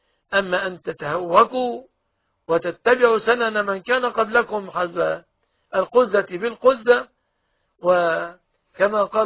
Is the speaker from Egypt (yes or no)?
yes; Egypt; أن يحفظ بلادنا مصر آمنة مطمئنة من كل مكروه وسوء